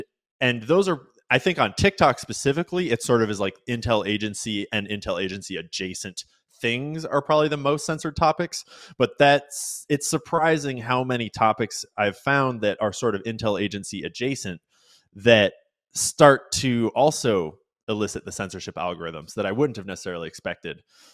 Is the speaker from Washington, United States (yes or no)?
yes; Washington, United States; I grew up in Washington, the son of two teachers. I was raised left and voted left and thought left my whole life without even thinking about it.